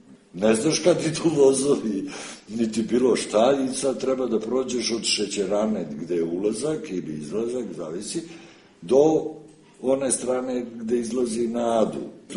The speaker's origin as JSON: {"language": "Serbian", "region": "Belgrade", "country": "Serbia", "tie": "born or raised there", "said": "ja sam odrastao na Čukarici"}